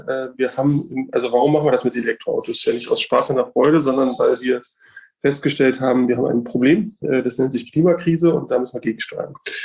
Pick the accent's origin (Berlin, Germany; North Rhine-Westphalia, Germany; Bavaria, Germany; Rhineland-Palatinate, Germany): Berlin, Germany; Also, ich komme aus Berlin, ne?